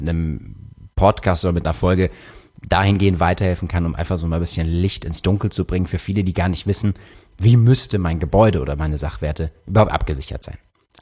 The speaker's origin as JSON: {"language": "German", "town": "Karlsruhe", "region": "Baden-Württemberg", "country": "Germany", "said": "ich komme aus Karlsruhe und das ist quasi gefühlt so vor der Haustür"}